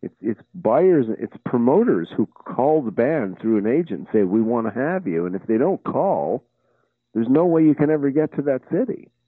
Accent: Quebec, Canada; I'm a Canadian, and when I started in 69, 70, you know, all I did was play around the province of Quebec, where I'm from, and the fact that I didn't even speak French

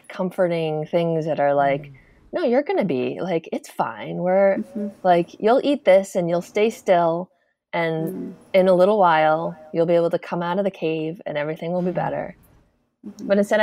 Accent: Massachusetts, United States; Massachusetts.

